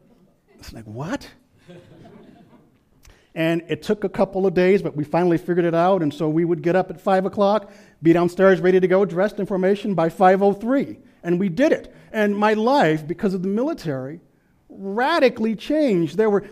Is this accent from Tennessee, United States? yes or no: no; Little Rock, Arkansas, United States; You know, I grew up in Little Rock, Arkansas. And I was a typical teenager.